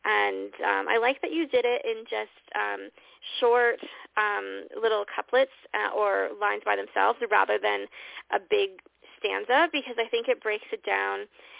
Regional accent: Canada; People joke mm-hmm. that I'm too Canadian, so I apologize for absolutely everything.

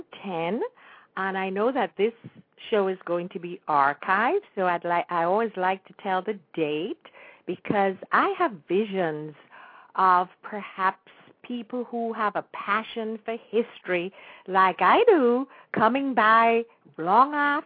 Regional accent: Jamaica; moved away; was born and raised in Jamaica, but I left Jamaica from 1959. And I have wonderful memories of growing up on that beautiful island.

